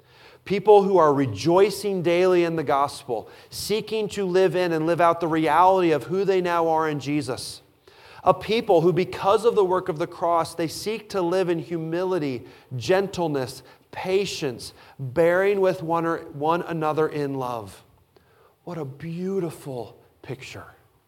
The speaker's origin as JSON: {"language": "English", "region": "Illinois", "country": "United States", "tie": "born or raised there", "also_born_or_lived": "Wisconsin / Minnesota / Pennsylvania", "said": "How have I gone from growing up in Southern Illinois to Bible college in Wisconsin to pastoring in Minnesota and Pennsylvania to here?"}